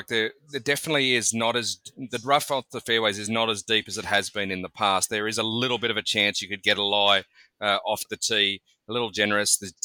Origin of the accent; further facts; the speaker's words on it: Australia; accent: Australian; being an Australian, as you can hear in my voice